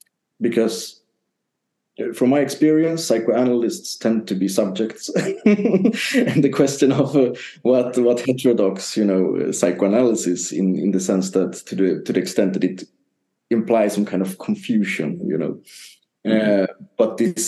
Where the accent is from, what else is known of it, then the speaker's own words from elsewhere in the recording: Sweden; English is a second language; Well, I come from Sweden.